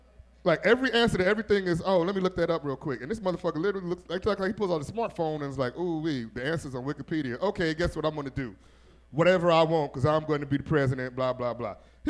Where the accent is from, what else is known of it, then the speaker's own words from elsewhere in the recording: Gary, Indiana, United States; Here's what, you know where I'm from. I'm from Gary, Indiana. I'm from where all the gangsters go when they retire.